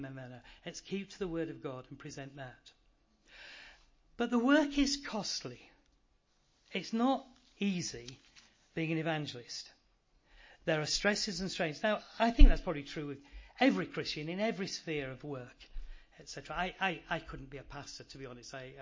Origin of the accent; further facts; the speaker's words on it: Yorkshire and the Humber, United Kingdom; Well, of course, being a Yorkshireman, very, very bright, I was able to turn very quickly to the platform.